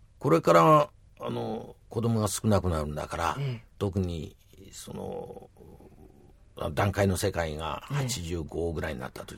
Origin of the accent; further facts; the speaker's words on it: Yamagata, Japan; 私も山形県の庄内平野ですから、